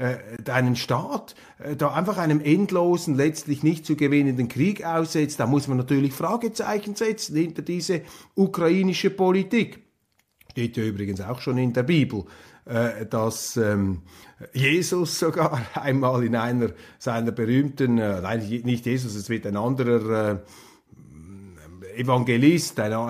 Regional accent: Switzerland; aber ich bin Schweizer und ich bin Bürger, ich bin auch Milizpolitiker

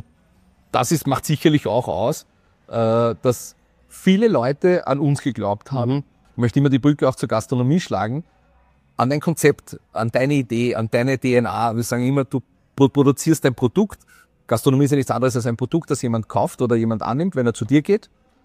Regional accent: Vienna, Austria; ich bin auch aus Floridsdorf

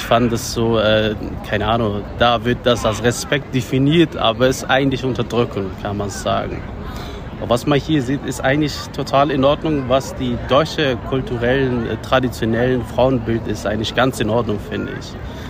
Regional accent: Afghanistan; Ich komme ja ursprünglich aus Afghanistan.

